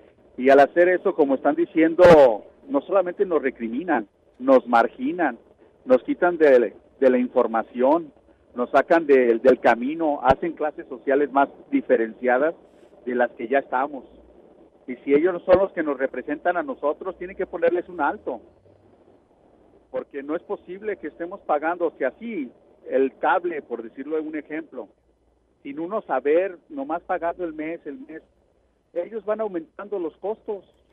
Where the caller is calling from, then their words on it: Oxnard, California, United States; soy yo, de Oxnard.